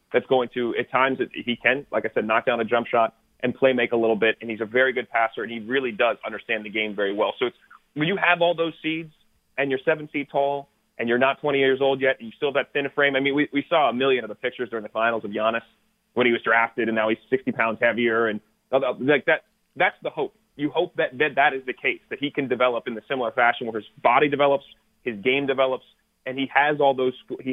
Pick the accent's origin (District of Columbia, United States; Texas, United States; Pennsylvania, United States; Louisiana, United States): Pennsylvania, United States; Pittsburgh; because growing up in Pittsburgh, I would have bet 10 grand you guys asked that question.